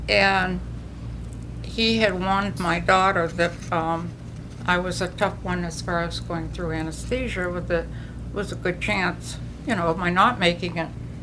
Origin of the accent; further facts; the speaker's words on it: New England, United States; accent: New England; And I still have my New England accent, I realize